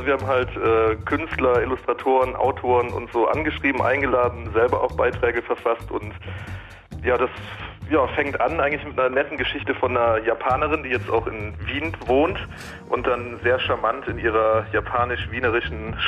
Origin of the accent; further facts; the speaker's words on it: Cologne, North Rhine-Westphalia, Germany; Nee, ich bin Kölner